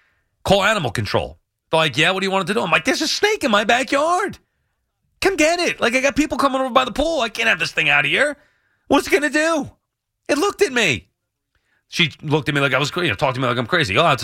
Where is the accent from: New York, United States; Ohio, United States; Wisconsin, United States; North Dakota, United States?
New York, United States; Long Island; I'm like, well, yeah, I'm from Long Island.